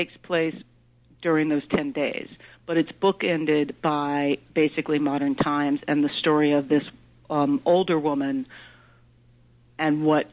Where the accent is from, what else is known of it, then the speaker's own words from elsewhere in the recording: Georgia, United States; Well, I grew up in Georgia, and so I was a kid when Carter was first our governor and been president